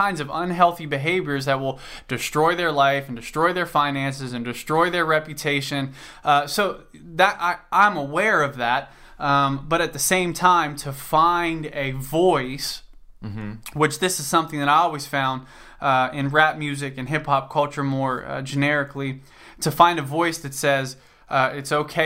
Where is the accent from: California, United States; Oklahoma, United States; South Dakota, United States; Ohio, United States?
Ohio, United States; Cincinnati; I'm from Cincinnati, Ohio. Anyway, so, you know, we lived in a duplex.